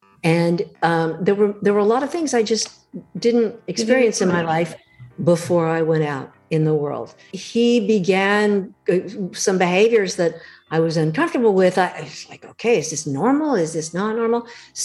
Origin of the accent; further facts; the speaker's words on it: Pasadena, California, United States; I am a grandma from California, actually technically from Pasadena, California, which I don't know, some people have heard of Pasadena.